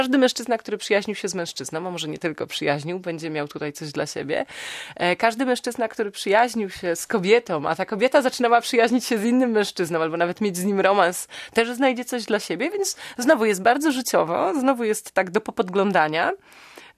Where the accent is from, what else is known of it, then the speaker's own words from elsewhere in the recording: Szczecin, West Pomeranian Voivodeship, Poland; a ja wychowałam się na Pomorzanach. Zresztą pozdrawiam wszystkich ludzi z Pomków.